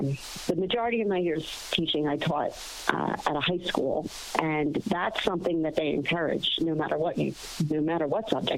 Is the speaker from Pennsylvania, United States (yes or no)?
yes; Philadelphia, Pennsylvania, United States; Yeah, so because we grew up in Philadelphia, they didn't have charter schools back then.